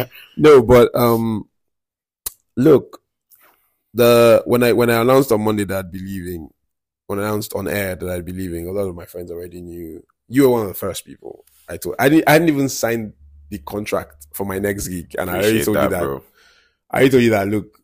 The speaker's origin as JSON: {"language": "English", "town": "Abuja", "region": "Federal Capital Territory", "country": "Nigeria", "said": "I'm from Abuja. I live here, I eat here, I work here, I breathe here, I make money here. I'm from Abuja, primarily."}